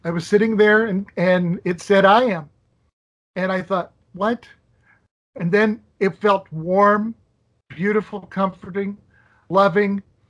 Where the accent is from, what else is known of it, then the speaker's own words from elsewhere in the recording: Nebraska, United States; And I was from the Midwest, Nebraska.